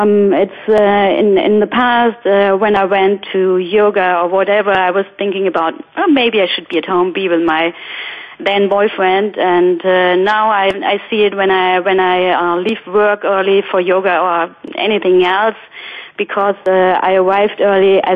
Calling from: Hamburg, Germany; I'm calling in from Hamburg in Germany

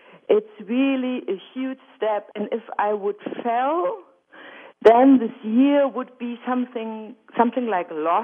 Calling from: Hamburg, Germany; English is a second language; I'm calling from Hamburg in Germany.

